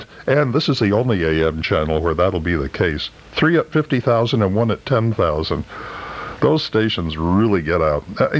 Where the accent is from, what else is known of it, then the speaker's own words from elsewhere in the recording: Vermont, United States; when I was growing up in Vermont, I would strain to hear KFI on this frequency.